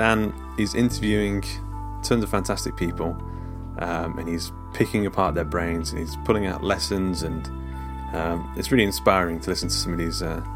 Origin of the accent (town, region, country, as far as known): England, United Kingdom